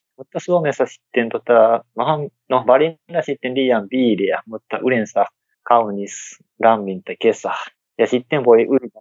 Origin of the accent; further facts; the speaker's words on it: Osaka, Japan; Finnish is a second language; missä mä oon kotoisin, Osakassa, siellä ei ole joka vuosi tulee lunta.